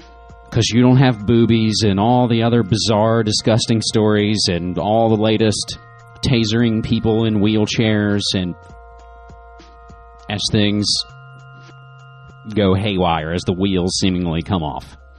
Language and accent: English; West Virginia, United States; with the worst mining disaster in the United States earlier this year in my home state of West Virginia.